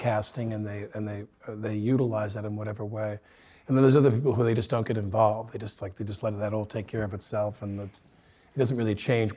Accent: New York, United States; I told you, I'm from Long Island.

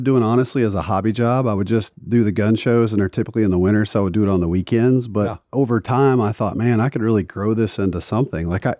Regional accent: the South, United States; That's kind of how I was raised in the South

